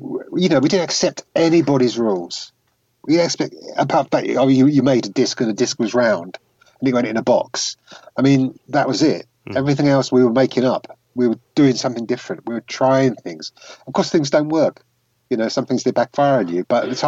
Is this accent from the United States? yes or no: no; Luton, East of England, United Kingdom; I've done a book for nothing. It's called Luton Boy, about growing up in Luton.